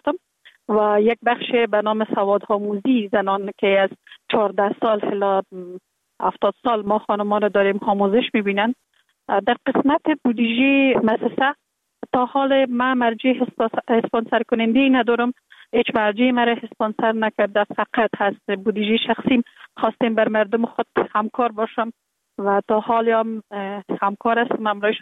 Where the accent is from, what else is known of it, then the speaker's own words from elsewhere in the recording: Kabul, Afghanistan; born there; که تخلص شوهرمون با خود پیوند دادیم، در کابل زندگی میکنم. در کابل متولد شدیم در سال 1363 در یک خانه واده روشن فکر، خانواده که از جمله خانواده های اهل معارف کشور بودن متولد شدیم